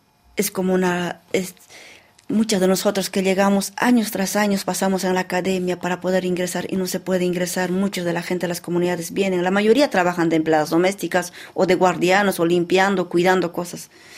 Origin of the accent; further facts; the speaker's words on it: Cusco, Peru; Y esa es alegría para mi pueblo, para la cultura cana, para los quechos de allá.